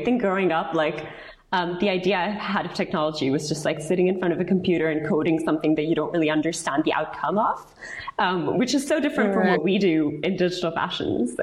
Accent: Bangalore, Karnataka, India; I grew up in Bangalore in South India, where, you know, everyone's an engineer.

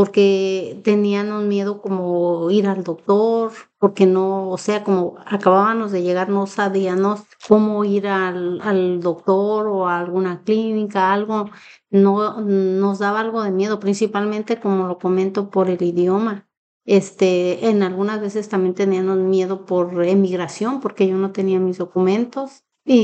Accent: Mexico; las personas que se vienen todas, como yo lo hice, por una ilusión, por algo, porque sabemos lo que está pasando en mi país, México, que hay mucha violencia, pues bastante gente se viene para acá.

